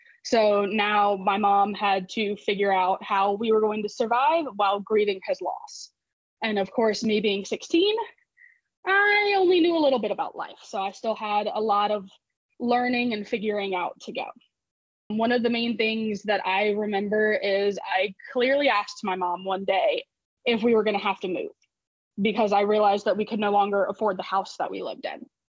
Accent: Florida, United States; because I grew up in Florida and lived right next to the ocean, but loved my screen time.

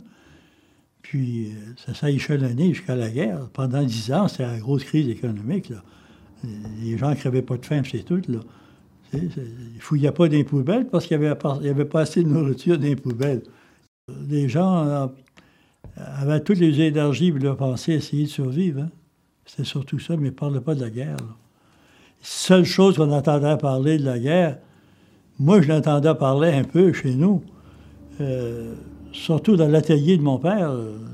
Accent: Gaspé, Quebec, Canada; born there; Je suis né ici à Gaspé, dans l'endroit qu'on appelle aujourd'hui la pointe O'Hara en 1932.

